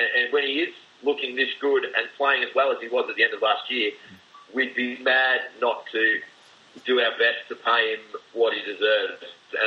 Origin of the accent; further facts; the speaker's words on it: Australia; Andrew Bogut, as much as I did not like him being Australian, which is not probably very Australian of me to say